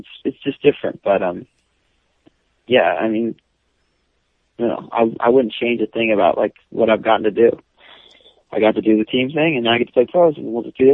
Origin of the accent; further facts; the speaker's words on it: Oregon, United States; I went to Chapman and I'm from Oregon.